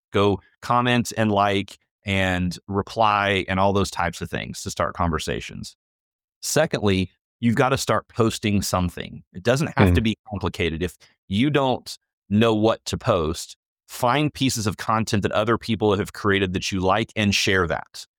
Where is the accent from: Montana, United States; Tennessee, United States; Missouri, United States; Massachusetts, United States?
Missouri, United States; So I grew up in Southwest Missouri, not too far from the University of Arkansas in Fayetteville.